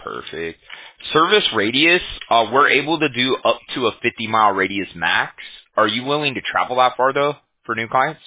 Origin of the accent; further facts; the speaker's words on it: Huntington Beach, California, United States; Fountain Valley, California. I'm from Huntington Beach, next city over.